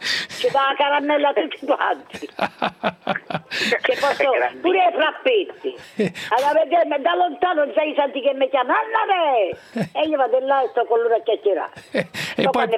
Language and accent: Italian; Rome, Lazio, Italy; io sono da Roma.